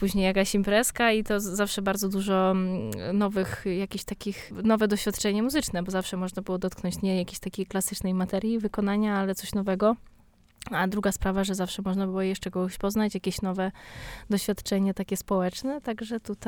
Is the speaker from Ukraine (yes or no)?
yes; Ukraine; now in Poland; a ja przyjechałam z Ukrainy i tego mi bardzo brakowało